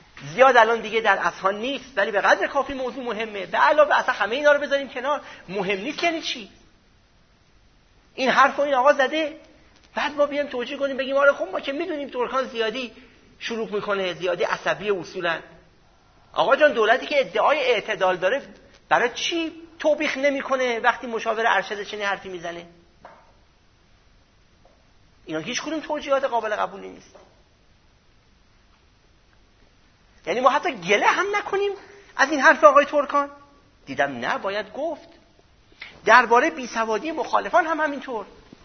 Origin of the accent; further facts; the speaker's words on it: Iran; من به عنوان یک ایرانی